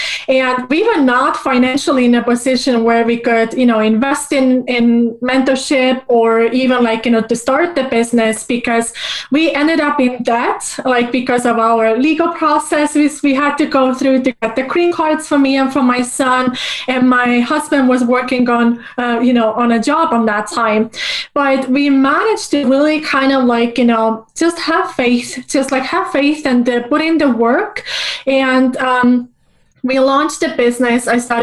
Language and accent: English; Estonia; also born or lived in Soviet Union; So I was born in Soviet Union, but I grew up in the Republic of Estonia in Northern Europe, so which is a very tiny country.